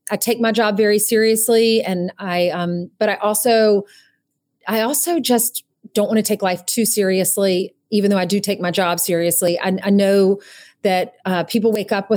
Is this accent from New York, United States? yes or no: no; South Carolina, United States; I grew up in South Carolina and wanted to be on, I would watch the Oscars and just cry.